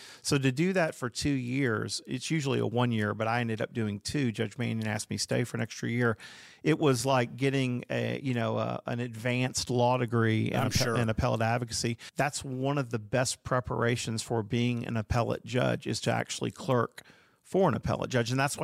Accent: Georgia, United States; Georgia's a massive state. And so I love being in the state system. I like working for my home state and serving the people that I live with.

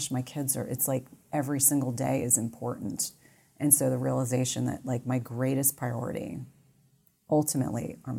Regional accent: New Jersey, United States; I'm a little bit. I mean, I grew up in New Jersey.

